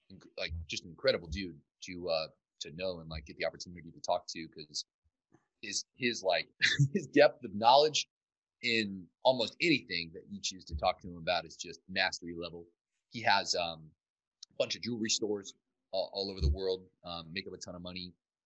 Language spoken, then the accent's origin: English; Cuyahoga Falls, Ohio, United States; also born or lived in Canton; Yeah, so I was actually born in Canton, But I was raised in this Akron area, which was a little city named Cuyahoga Falls specifically.